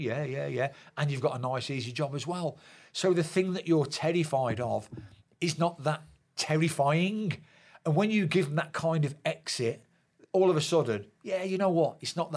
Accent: Birmingham, West Midlands, United Kingdom; I had a difficult time at Birmingham, my hometown club.

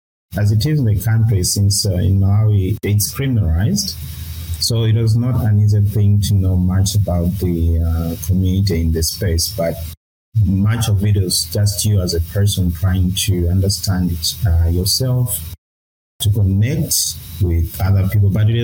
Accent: Malawi; from Malawi.

